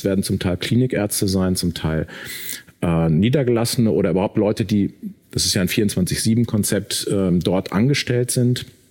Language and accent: German; North Rhine-Westphalia, Germany; Aber im Sauerland, wo ich aufgewachsen bin, nicht.